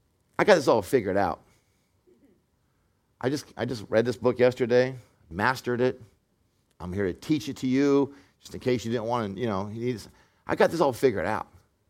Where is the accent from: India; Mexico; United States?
United States; California; And I grew up in California, the desert.